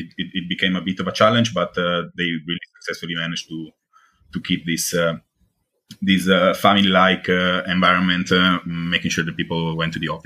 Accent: Turin, Piedmont, Italy; English is a second language; also born or lived in Milan; I was born in Milan, in Italy, in 1992, and I moved to Turin when I was really, really young, like around the age of 3.

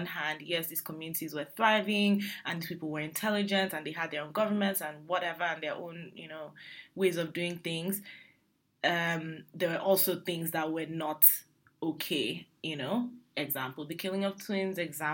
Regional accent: Nigeria; I just need myself as a Nigerian to to know them and to understand them.

